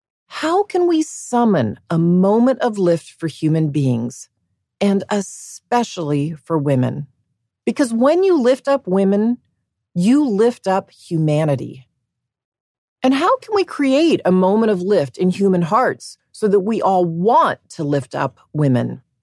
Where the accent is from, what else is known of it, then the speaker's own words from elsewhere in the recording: Dallas, Texas, United States; I grew up in Dallas, Texas, in a Catholic family with four kids, a stay-at-home mom, and an aerospace engineer dad who worked on the Apollo program.